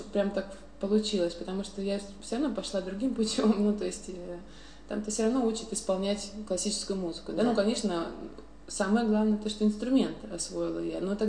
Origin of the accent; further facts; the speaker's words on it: Visaginas, Utena County, Lithuania; Russian is a second language; я росла в Висогинес, это такой, это город небольшой, совсем не сильно.